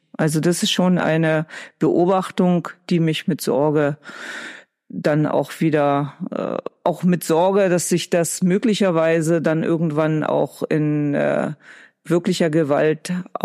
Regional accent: Brandenburg, Germany; Na, zunächst einmal sind wir Brandenburger.

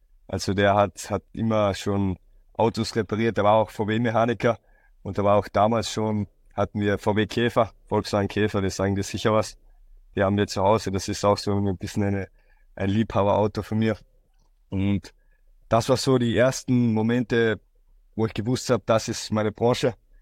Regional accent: Neumarkt, Styria, Austria; Ich bin aus Österreich, aus Neumarkt, das Bezirk Murbach, das ist in der Steiermark.

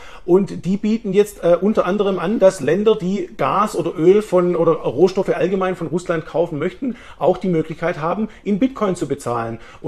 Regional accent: Medellín, Antioquia, Colombia; schön, dass es in meiner Heimatstadt stattfindet.

